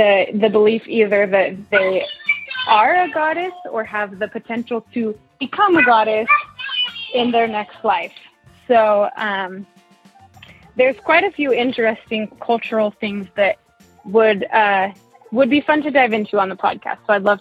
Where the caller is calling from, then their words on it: Utah, United States; I'm calling from Utah.